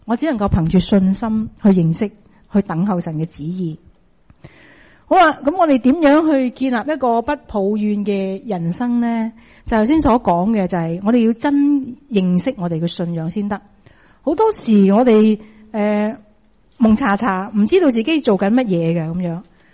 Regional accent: China; 我哋中國人

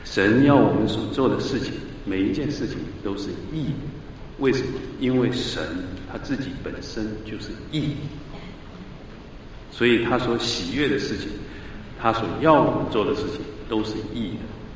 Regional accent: China; 我们中国人

